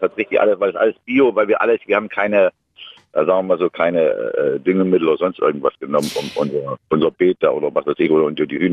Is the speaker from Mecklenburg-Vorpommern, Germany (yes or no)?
yes; Gelbensand, Mecklenburg-Vorpommern, Germany; now in Berlin, Germany; Aus Gelbensand in Mecklenburg-Vorpommern, gerade in der, im Bereich Berlin.